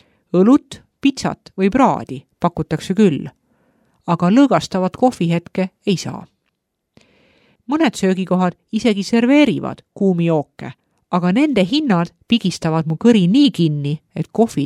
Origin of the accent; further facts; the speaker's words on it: Bihać, Federation of Bosnia and Herzegovina, Bosnia & Herzegovina; Estonian is a second language; Kui plaanid muutuvad, lähen kusagile kohvikusse lugema. Mu kodulinnas Bihačis on mõnusaid istumiskohti iga nurga peal. Tallinnasse jõudes tabab mind kultuurisokk.